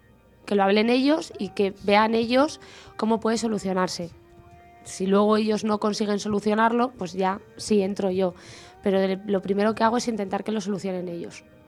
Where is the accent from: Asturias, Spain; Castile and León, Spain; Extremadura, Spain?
Castile and León, Spain; Burgos; Bueno, vengo de Burgos, como todo el mundo